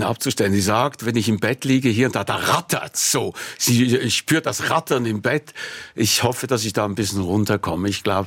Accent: Switzerland; als Schweizer Journalist erlebt man selten einen Morgen mit Revolution.

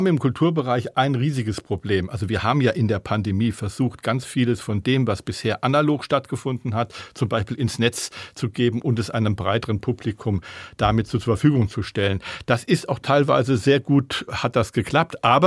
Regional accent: Rhineland-Palatinate, Germany; Und Sie wissen es ja, ich bin ja in Rheinland-Pfalz aufgewachsen. Das liegt mir dieses Bundesland auch ganz besonders am Herzen.

